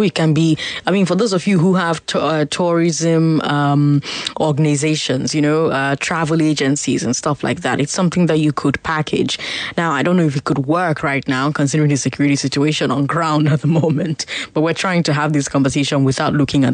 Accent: Nigeria; Even as a Nigerian, it is cheaper for you to go and visit centers in Europe than in Nigeria.

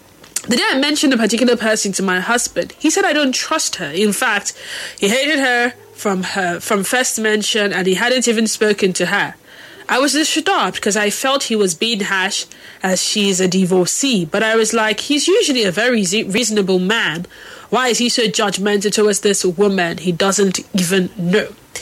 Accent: Nigeria; look at my duty as a Nigerian.

